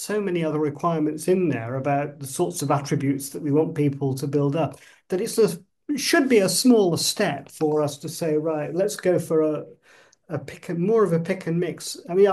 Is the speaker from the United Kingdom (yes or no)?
yes; Nuneaton, West Midlands, United Kingdom; university seemed a very, very long way away when I was growing up in Nuneaton.